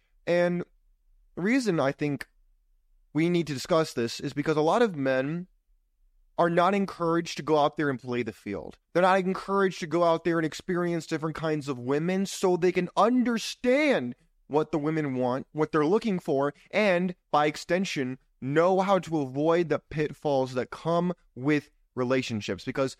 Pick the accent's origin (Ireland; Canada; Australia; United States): Ireland; And if you're wondering what I'm drinking Guinness because I'm an Irish guy.